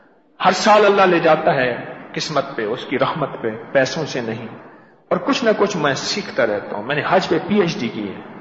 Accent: Lahore, Punjab, Pakistan; میں کہ میں بھی لاہور سے.

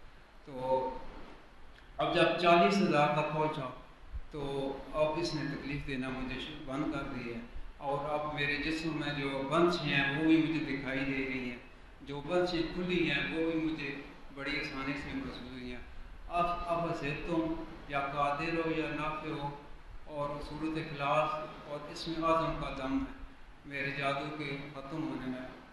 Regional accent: Chakwal, Punjab, Pakistan; میرا تعلق چکوال سے ہے

